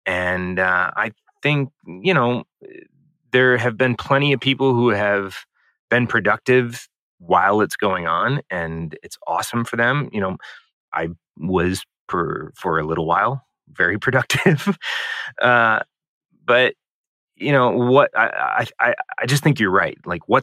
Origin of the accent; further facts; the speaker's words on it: St. Louis, Missouri, United States; Yeah, I grew up in St. Louis, Missouri. Super supportive family. I've got two older brothers who are creative in their own rights.